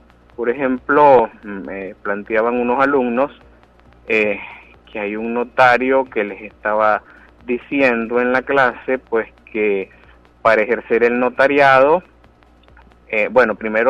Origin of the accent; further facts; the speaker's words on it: Nicaragua; se los voy a decir como buen nicaragüense